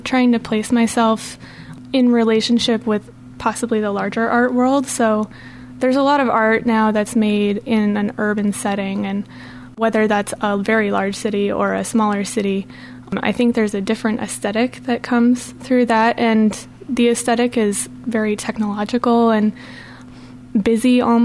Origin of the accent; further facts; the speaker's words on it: Sioux Center, Iowa, United States; In northwest Iowa, in Sioux Center. Growing up, looking across the plains